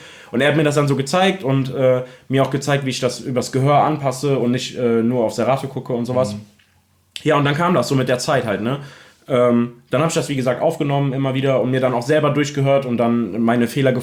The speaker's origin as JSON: {"language": "German", "town": "Remagen", "region": "Rhineland-Palatinate", "country": "Germany", "lives_now": "Bad Breisig, Germany", "said": "Also ich wohne in Remagen, beziehungsweise in Bad Breisig, aber ich komme ursprünglich aus Remagen, das ist in der Nähe von Bonn."}